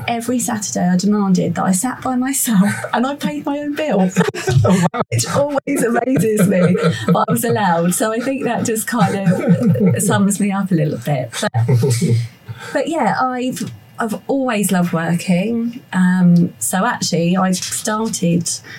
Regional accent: Portsmouth, South East England, United Kingdom; also born or lived in Bournemouth; So I was born in Bournemouth, only lived there a short time, and over time moved gradually more towards Portsmouth. We moved quite a lot when I was a child.

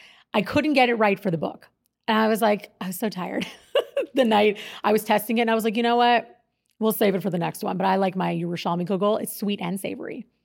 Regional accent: Seattle, Washington, United States; I grew up in Seattle across the street from my grandparents.

